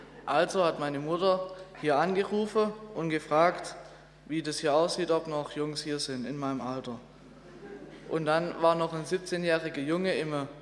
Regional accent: Hornberg, Baden-Württemberg, Germany; Ich bin 17 Jahre alt und ich komme aus Hornberg.

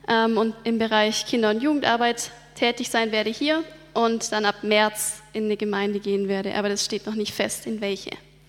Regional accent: St. Georgen im Schwarzwald, Baden-Württemberg, Germany; ich komme aus St. Georgen im Schwarzwald eigentlich und ich bin jetzt 22 Jahre alt.

